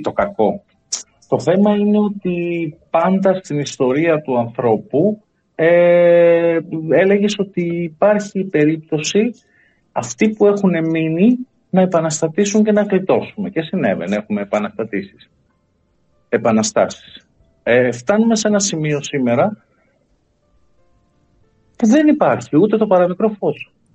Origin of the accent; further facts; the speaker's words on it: Ptolemaida, Western Macedonia, Greece; εγώ είμαι από το Λεμαΐδα, ξέρω εγώ.